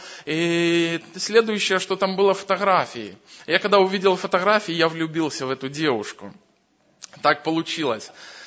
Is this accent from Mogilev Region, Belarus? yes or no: yes; Mogilev Region, Belarus; Я сам родом из Могилевской области, из Белоруссии.